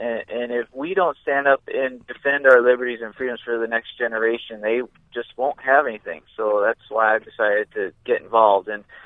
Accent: Iron River, Michigan, United States; Well, I'm from Iron River, Michigan. I was born and raised there.

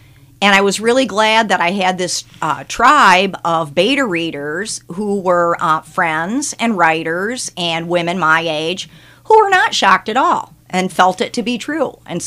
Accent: Toledo, Ohio, United States; Well, I'm originally from Toledo, Ohio.

